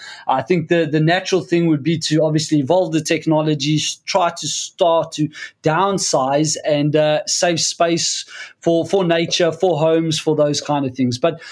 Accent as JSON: {"language": "English", "country": "South Africa", "tie": "born there", "said": "You know, I was born in South Africa, and I'm a big fan of outdoor life"}